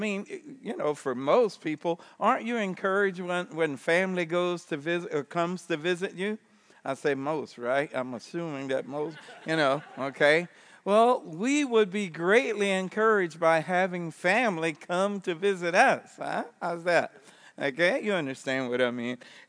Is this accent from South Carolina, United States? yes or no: yes; South Carolina, United States; moved away as an adult; also born or lived in New York; I'm from South Carolina. Yeah. Yeah, I'm from South Carolina. Born in New York and raised in South Carolina and came to Christ at 19 and left the farm in South Carolina and went over to Tyler, Texas